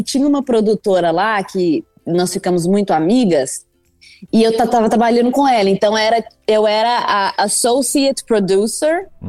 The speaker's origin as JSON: {"language": "Portuguese", "region": "Minas Gerais", "country": "Brazil", "said": "todo mundo vai entender, eu sou mineira e pronto."}